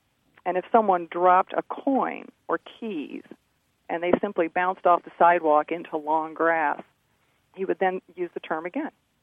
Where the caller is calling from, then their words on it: Indianapolis, Indiana, United States; I'm from Indianapolis.